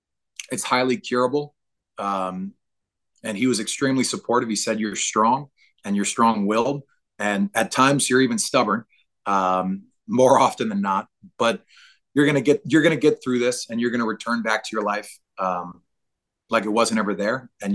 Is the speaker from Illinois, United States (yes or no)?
no; New Orleans, Louisiana, United States; It's the craziest thing is that I'm from New Orleans.